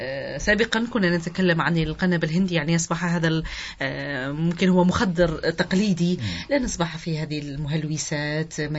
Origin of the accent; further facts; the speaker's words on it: Algeria; نحن شعب جزائري لا نؤمن بمثل هذه الأمور